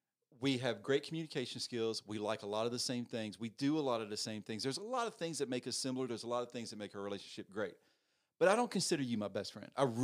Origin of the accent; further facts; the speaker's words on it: Southern United States, United States; I'm from the South. I got deep roots in some very deep redneck places, so I can make all the fun about it.